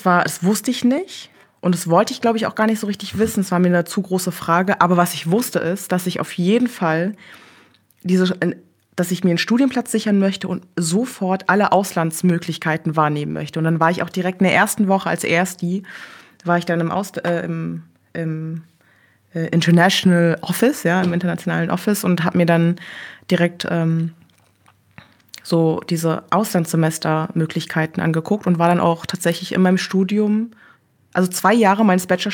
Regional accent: Berlin, Germany; born or raised there

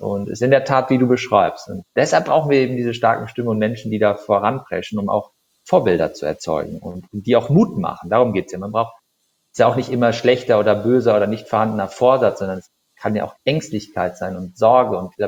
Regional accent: Gummersbach, North Rhine-Westphalia, Germany; born there; now in Cologne, Germany; Gummersbach, da sind wir ja geboren im Prinzip. Mein Großvater hat das Unternehmen dort gegründet

